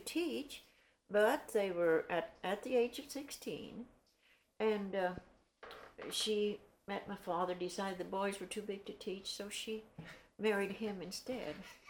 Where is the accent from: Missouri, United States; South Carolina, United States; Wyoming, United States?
Wyoming, United States; Ten Sleep; I was born here in Wyoming, in Ten Sleep, October 5th, 1911, to George and Francis.